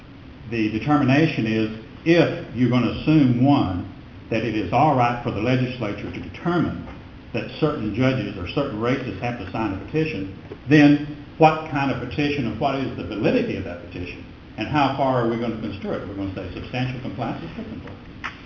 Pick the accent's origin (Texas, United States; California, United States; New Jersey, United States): Texas, United States; Houston; from Houston